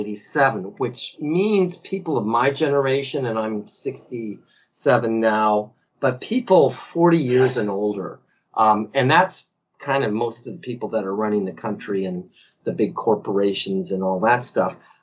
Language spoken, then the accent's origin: English; United States; moved away as an adult; And I grew up in the States until I was 21.